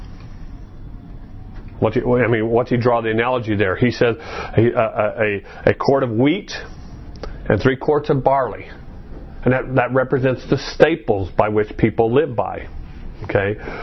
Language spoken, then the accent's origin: English; Maricopa, Arizona, United States; I remember when we were growing up outside of Maricopa, Arizona, as kids